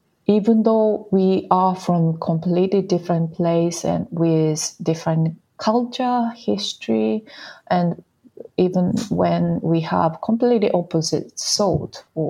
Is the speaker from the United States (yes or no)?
no; Shiretoko, Hokkaido, Japan; moved away; This song is about my hometown, actually, my own hometown, which is Hokkaido, Shiretoko in Japan. Shiretoko is such a beautiful natural place surrounded by beautiful forest and lots of different wild animals, including big bear or deer, and yeah, lots of beautiful animals. And since I left Japan